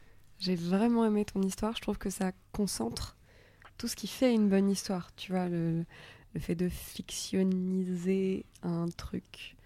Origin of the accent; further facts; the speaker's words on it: Auvergne-Rhône-Alpes, France; moi j'ai grandi en Rhône-Alpes, donc à moitié dans la montagne et tout